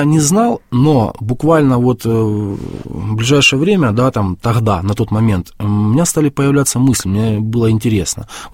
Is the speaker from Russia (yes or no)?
no; Makiivka, Donetsk Oblast, Ukraine; я родом из Макеевки, Донецкой области.